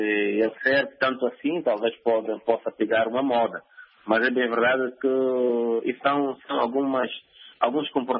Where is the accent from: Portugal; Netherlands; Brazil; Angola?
Angola; Estamos aqui, nós somos angolanos, nossos irmãos também são angolanos